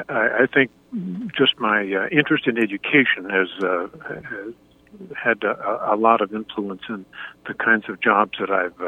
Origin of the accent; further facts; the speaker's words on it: Juneau, Alaska, United States; just trying to help teenagers in my hometown in Juneau, Alaska.